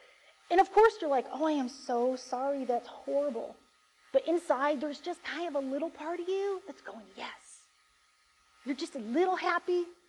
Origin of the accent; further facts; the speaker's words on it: United States; Is it because I'm an American? I mean, we live in a, you know, Western civilized society, and that's just how we roll in America.